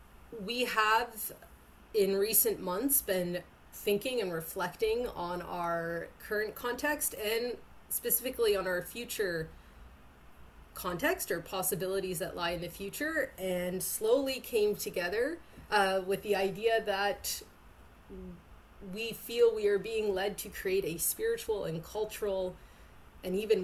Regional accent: Clarenceville, Quebec, Canada; So I'm from Clarenceville, a very small rural town. I went to high school at Massey-Vanier.

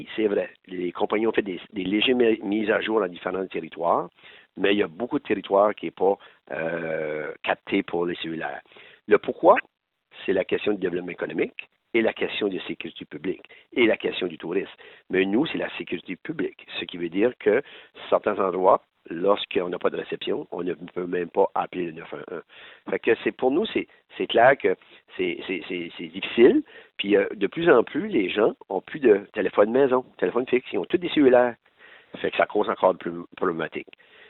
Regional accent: New Brunswick, Canada; chez nous au Brunswick

